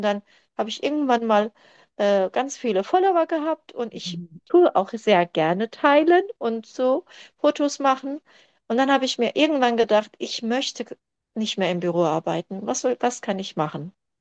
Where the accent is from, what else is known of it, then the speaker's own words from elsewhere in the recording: Germany; born there; first language Turkish; German is a second language; Wohne in Ludwigshafen, Oggersheim. Bin hier geboren in Deutschland. Meine Eltern kommen aus der Türkei.